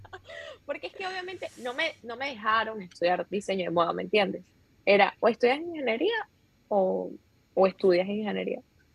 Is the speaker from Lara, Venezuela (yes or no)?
no; Maracay, Aragua, Venezuela; Soy de Maracay y yo dije, bueno, me voy a Caracas.